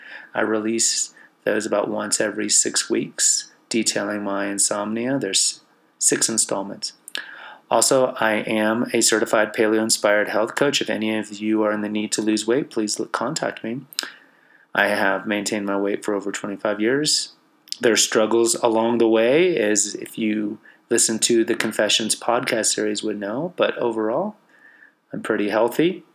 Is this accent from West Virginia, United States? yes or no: no; Texas, United States; I'm from Texas where it doesn't snow, and I really didn't prepare for this weekend trip. So I don't have boots. I don't wear boots in Texas.